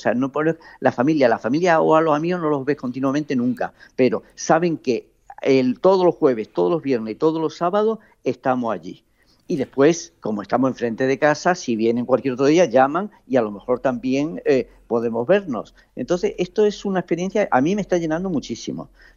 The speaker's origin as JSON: {"language": "Spanish", "town": "Tangier", "region": "Tanger-Tetouan-Al Hoceima", "country": "Morocco", "tie": "born or raised there", "said": "yo además soy de Tánger, que es justo enfrente de Tarifa, que yo cuando era pequeñito veía las luces de Tarifa."}